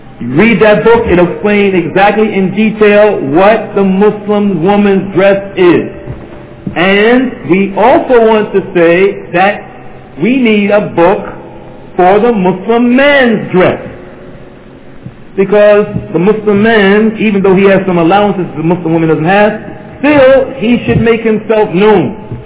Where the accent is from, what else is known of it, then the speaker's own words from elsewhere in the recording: United States; Those are the type of questions I can ask because I'm from America.